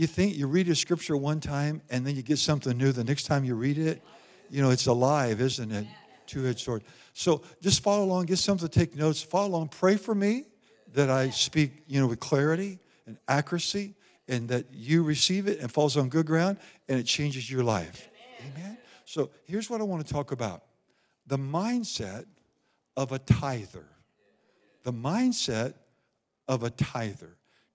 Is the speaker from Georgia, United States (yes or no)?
no; Iowa, United States; I grew up in Iowa. It snows up there in the winter. Gets real cold, more than down here, okay?